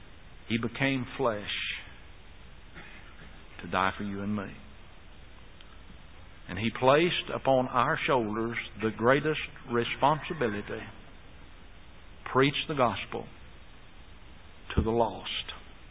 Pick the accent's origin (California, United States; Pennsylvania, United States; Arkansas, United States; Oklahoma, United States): Oklahoma, United States; just as there was and is in my home state of Oklahoma.